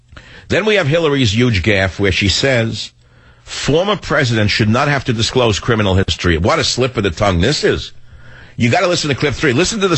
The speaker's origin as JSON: {"language": "English", "region": "California", "country": "United States", "tie": "born or raised there"}